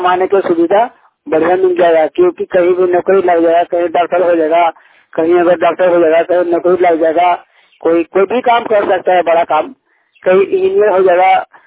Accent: Jharkhand, India; झारखंड का रहने वाला हूँ, धनबाद मोरवानी का प्रतिनिधि हूँ।

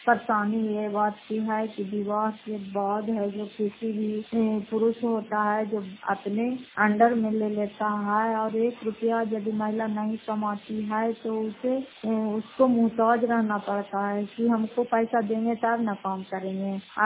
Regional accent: Fatehpur, Bihar, India; घर फतेहपुर, पंचायत मकरौता, जिला नालंदा, प्रातः ब्लॉक की निवासी हूँ।

